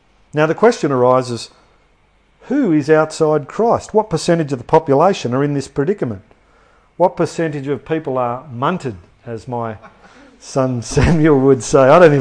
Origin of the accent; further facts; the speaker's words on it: Australia; We're evangelicals from Australia.